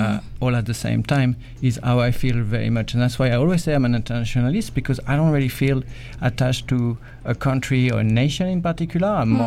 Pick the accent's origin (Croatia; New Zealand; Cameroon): Cameroon; also born or lived in Mauritania / France; I grew up in Cameroon, in Africa. I spent some time in Mauritania when I was young, and then all sorts of places in Europe, around France